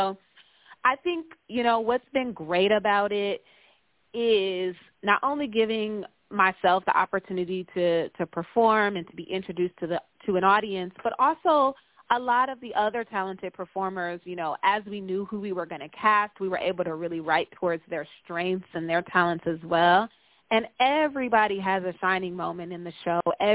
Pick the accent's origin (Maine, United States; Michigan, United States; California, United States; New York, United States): Michigan, United States; Detroit; I feel like this series is really born of my experiences in Detroit, inspired by situations I've been through or things that happened to my mother.